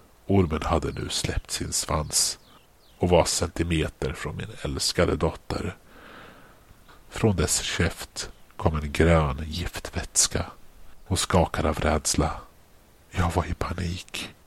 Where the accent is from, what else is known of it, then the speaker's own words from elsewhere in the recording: Uddevalla, Västra Götaland County, Sweden; jag berättade om min uppväxt här i Uddevalla.